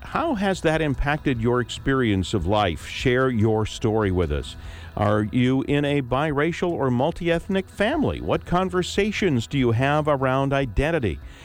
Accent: Hayward, California, United States; Your experience, obviously, growing up where you did in Hayward, as I did

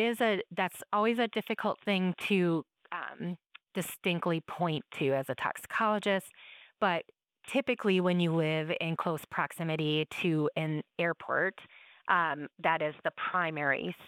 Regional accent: La Crosse, Wisconsin, United States; Yeah, so I grew up in La Crosse and moved back when I accepted the position at UW La Crosse, and we moved to French Island.

